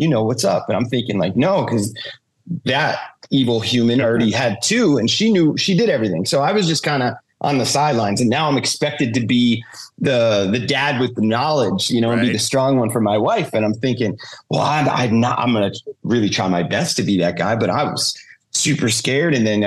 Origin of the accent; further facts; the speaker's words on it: Jackson, New Jersey, United States; He's from Toms River. I'm from Jackson. They're basically connected.